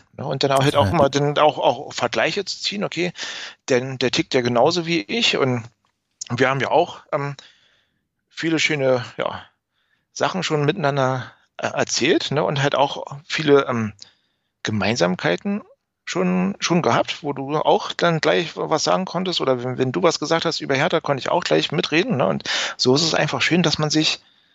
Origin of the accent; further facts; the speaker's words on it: Berlin, Germany; Ich komme aus Berlin, ich bin Berliner.